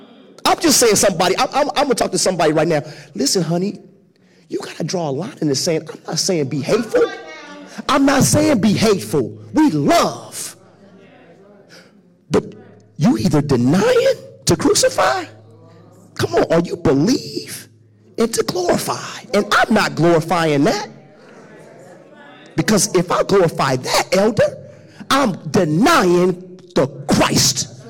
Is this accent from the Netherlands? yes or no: no; St. Louis, Missouri, United States; Denial. I'm from St. Louis.